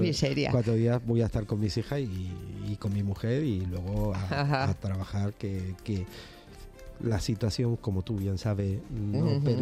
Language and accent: Spanish; Córdoba, Andalusia, Spain; now in Jerez, Spain; Aunque soy cordobés, llevo 13 años viviendo en Jerez. Y digo muchas veces que ejerzo de jerezano.